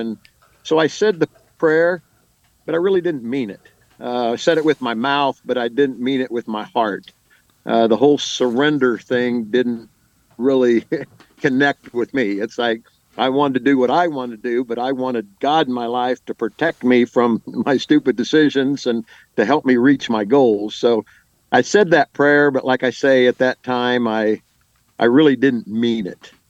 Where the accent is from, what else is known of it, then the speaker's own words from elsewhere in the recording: St. Louis, Missouri, United States; born there; Yeah, well, I was born in St. Louis, Missouri, and my dad was a German.